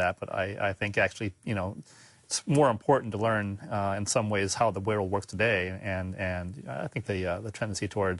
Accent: Oregon, United States; I grew up in Oregon. I went to high school in Oregon and really liked it there.

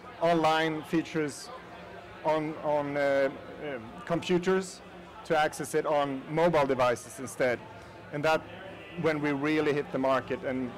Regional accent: Sweden; accent: Swedish; English is a second language; I work at King. I'm Swedish, so that's my accent, a little bit of Swedish.

